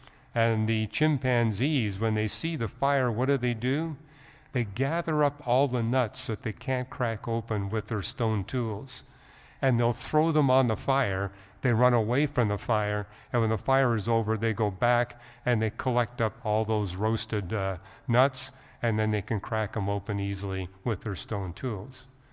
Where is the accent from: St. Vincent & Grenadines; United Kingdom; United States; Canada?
Canada; moved away; So, I grew up in Canada